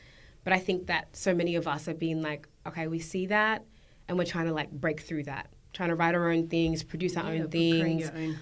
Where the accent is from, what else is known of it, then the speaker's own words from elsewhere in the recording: Australia; and I'm Australian, like, I grew up here.